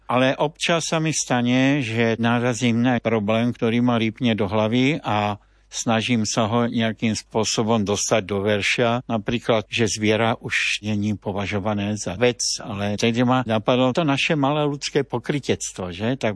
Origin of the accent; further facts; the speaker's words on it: Zlín, Zlín Region, Czechia; V Zlíne, odkiaľ pochádzam, sme mali v mladosti skupinu